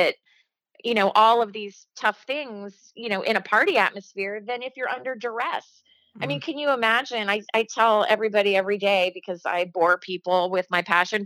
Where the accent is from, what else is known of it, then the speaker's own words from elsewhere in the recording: Dayton, Ohio, United States; And then I had a Good to Go party in Ohio, my hometown of Dayton.